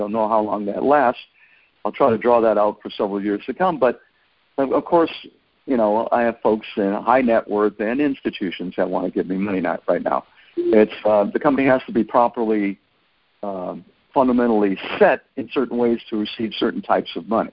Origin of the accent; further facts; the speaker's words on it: Lorain, Ohio, United States; I was born in Lorain, Ohio, which is right outside of Cleveland, so I did grow up a Browns fan